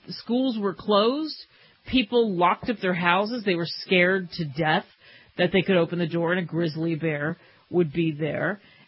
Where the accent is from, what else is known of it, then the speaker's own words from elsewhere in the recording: New Jersey, United States; also born or lived in Ohio; I grew up in New Jersey.